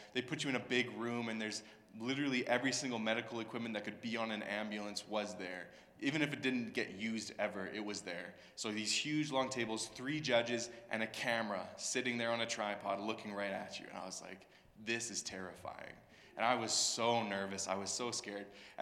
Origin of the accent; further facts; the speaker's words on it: Sylvan Lake, Alberta, Canada; I grew up in Sylvan Lake, Alberta.